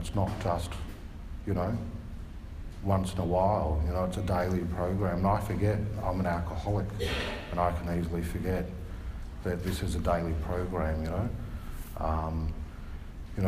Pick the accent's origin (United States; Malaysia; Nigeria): Malaysia; now in Liverpool, United Kingdom; I'm from Malaysia